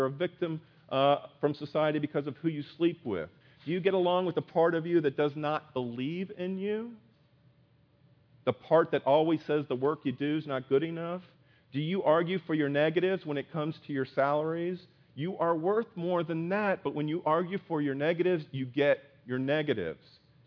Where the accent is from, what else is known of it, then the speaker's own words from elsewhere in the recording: Miami, Florida, United States; I've shared with you before that I grew up in Miami, and I actually grew up in Miami when they had the Cuban Missile Crisis.